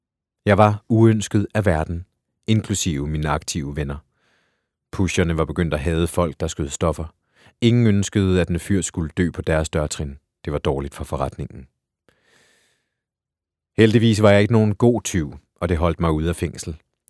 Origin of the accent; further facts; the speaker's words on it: Nairobi, Kenya; Danish is a second language; now in Denmark; Jeg er født i ghettoen i Nairobi